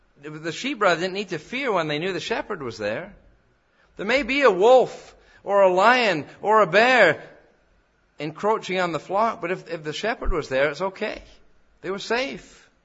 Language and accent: English; England, United Kingdom; I grew up in England, and we were back there, as some of you know, back in July and August this year.